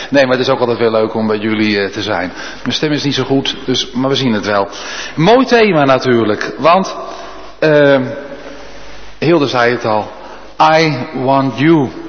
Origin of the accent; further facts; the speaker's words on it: North Holland, Netherlands; born there; Nou, ik ben geboren in Noord-Holland.